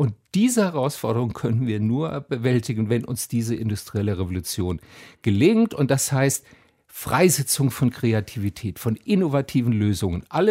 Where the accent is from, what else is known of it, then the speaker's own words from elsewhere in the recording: Southwest Germany, Germany; ich komme aus dem Südwesten, wo es durchaus eine Faschingstradition gibt.